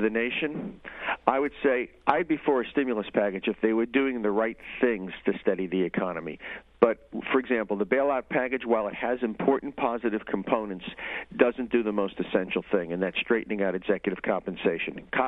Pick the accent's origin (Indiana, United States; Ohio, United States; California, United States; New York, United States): New York, United States; Queens; I was raised in Queens. I was born in Ferraro's district.